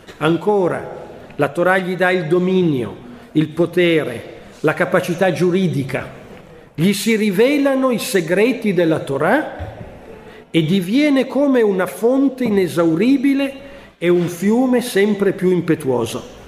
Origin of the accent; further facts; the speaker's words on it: Rome, Lazio, Italy; dico nostro perché io vengo da Roma